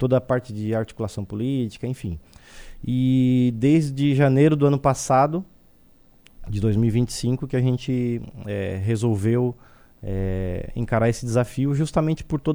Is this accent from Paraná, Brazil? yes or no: no; Criciúma, Santa Catarina, Brazil; also born or lived in Urussanga / Orleans; Eu sou natural de Criciúma. Uhum. Já morei em Uruçanga, né? Meu pai foi gerente do Bradesco aqui lá nos anos 90, então já tive a oportunidade de morar aqui, de morar em Orleans, né?